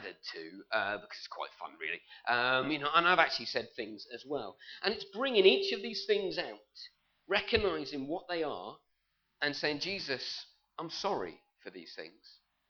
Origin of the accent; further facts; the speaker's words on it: United Kingdom; And we all moved around and proved that we're British generally by forming an orderly queue and all that sort of thing.